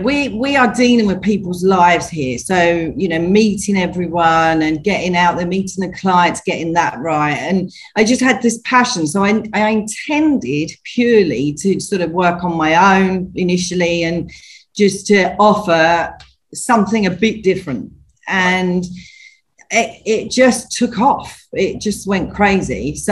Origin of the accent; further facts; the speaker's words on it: Wickford, East of England, United Kingdom; So I am an Essex girl, born and bred. I come from Wickford, so Basildon, sort of Wickford way originally, and then I moved to Colchester quite a few years ago now, over 30 years ago.